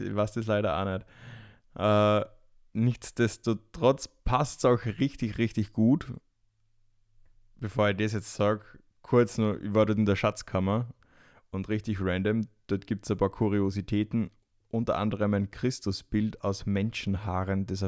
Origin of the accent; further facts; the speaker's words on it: Austria; Wallfahrtsorte in Österreich, der ca. 20 Kilometer von meinem Heimatort entfernt ist.